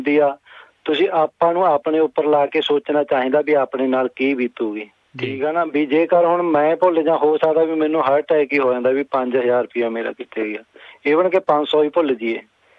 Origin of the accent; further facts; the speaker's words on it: Mahmadpur, Punjab, India; moved away; ਭਾਜੀ ਇੱਥੇ ਆਇਆ ਨੂੰ ਮੈਨੂੰ ਅਰਾਊਂਡ ਵੀ 7 ਸਾਲ ਦੇ ਕਰੀਬ ਹੋ ਚੱਲੇ ਨੇਗੇ, ਤੇ ਮੇਰਾ ਪਿੰਡ ਹੈਗਾ ਮਹਮਦਪੁਰ, ਜ਼ਿਲ੍ਹਾ ਸੰਗਰੂਰ ਦੇ ਵਿੱਚ ਆਏ।